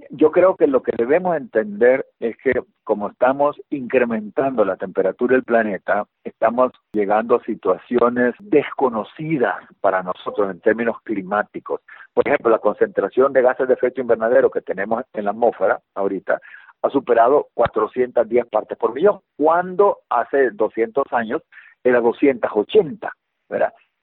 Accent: El Salvador; Fíjate lo que está pasando aquí en mi país, El Salvador.

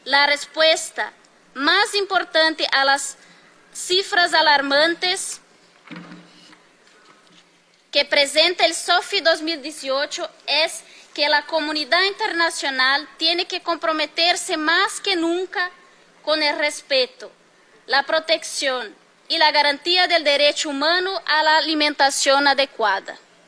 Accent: Brazil; de la Vía Campesina. Vengo desde Brasil

